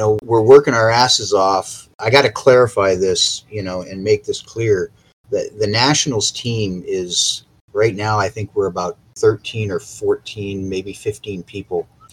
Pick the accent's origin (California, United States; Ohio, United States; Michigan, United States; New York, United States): New York, United States; now in Wisconsin, United States; There's a couple of funny stories being a New Yorker moving out here. And everybody asks me why I talk funny.